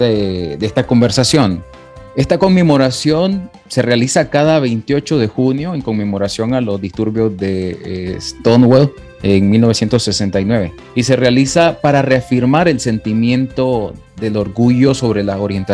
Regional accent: Nicaragua; alguna gente que también es nicaragüense me decía, qué hermoso, qué bello, yo quisiera esto. Como nicaragüenses anhelamos la movilización

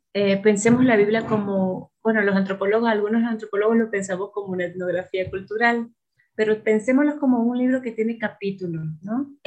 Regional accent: Nicaragua; now in ?; cuando me mudé de Nicaragua, al lugar donde estoy ahora, yo viajé, muchacha, no es exageración, con una maleta grande de libros

